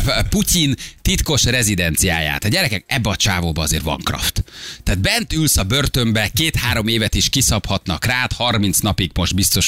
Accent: Szabolcs-Szatmár-Bereg, Hungary; also born or lived in Szeged; Szabolcsi gyerek vagyok, mikor Szegedre kerültem egyetemen

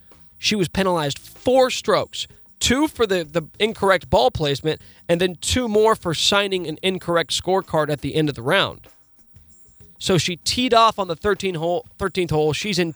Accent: Topeka, Kansas, United States; I grew up in Topeka, and I had a handful of friends who lived in trailers

